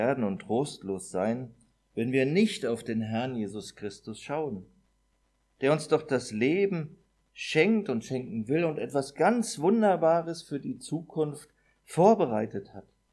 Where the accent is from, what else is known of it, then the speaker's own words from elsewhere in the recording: East Germany, Germany; Im damaligen Osten, also ich komme aus der DDR, also in der Schule, beim Sport